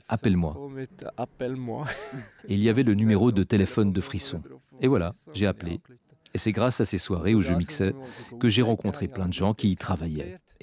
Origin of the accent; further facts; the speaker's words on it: Lucerne, Switzerland; J'ai grandi à Lucerne et je suis allé à l'école à Beromünster durant les 2 dernières années avant la Matu.